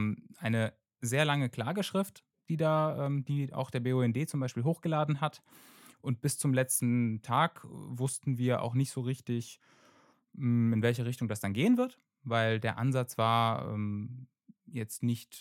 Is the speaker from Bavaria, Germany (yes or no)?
no; Berlin, Germany; Ich komme aus Berlin, ich habe dann auch in Berlin mein Abi gemacht